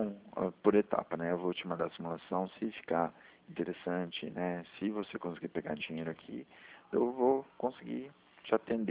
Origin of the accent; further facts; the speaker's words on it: Maringá, Paraná, Brazil; Eu sou de Maringá, aqui do Paraná, tá?